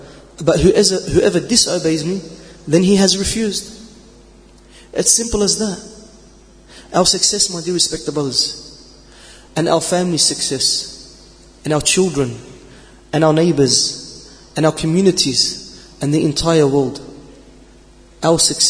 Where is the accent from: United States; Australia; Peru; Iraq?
Australia; Sydney, New South Wales; So we're from Sydney.